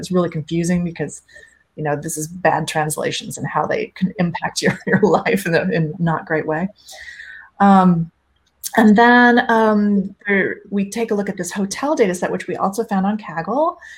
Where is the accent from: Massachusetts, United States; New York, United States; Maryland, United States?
Massachusetts, United States; Boston; I'm from Boston, so I was writing this lesson and I was like, what a cluster.